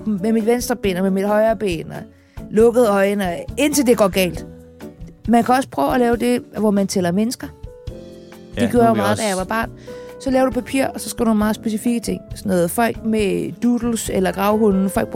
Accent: Copenhagen, Capital Region of Denmark, Denmark; Og jeg er født

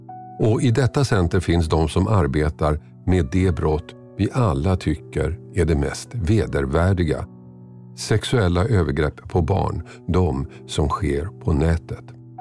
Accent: Tumba, Stockholm County, Sweden; Det hände i Tumba, orten där jag växte upp.

